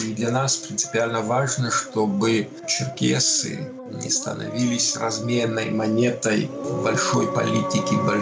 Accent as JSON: {"language": "Russian", "region": "North Caucasus", "country": "Russia", "said": "А мы, соответственно, с Северного Кавказа ездили в те страны"}